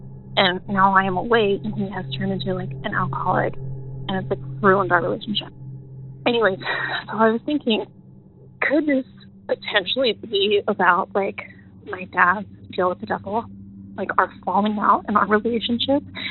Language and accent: English; Southeast, United States; moved away as an adult; I am from the Southeast United States.